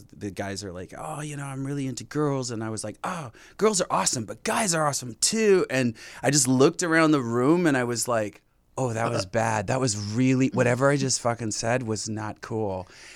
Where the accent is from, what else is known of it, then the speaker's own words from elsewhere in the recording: Fontana, California, United States; I'm from Fontana, California. Okay. And I spent most of my time growing up there.